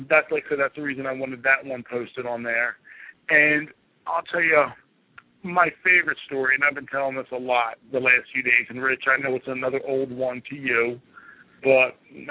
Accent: Philadelphia, Pennsylvania, United States; And I'm like, well, I'm from Philadelphia. I have to throw a left hook now because it's a Philadelphia left hook.

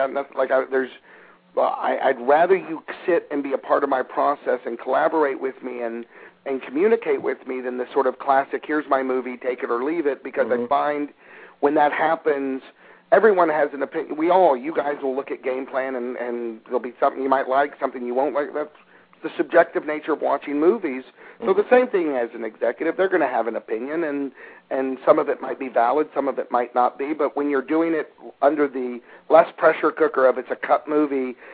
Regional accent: Texas, United States; I grew up in Texas, so the idea of doing a football movie

